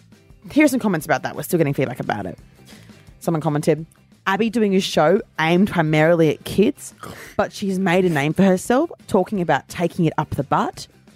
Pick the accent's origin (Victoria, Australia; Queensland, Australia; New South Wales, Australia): Queensland, Australia; Gold Coast; I'm actually from the Gold Coast, really.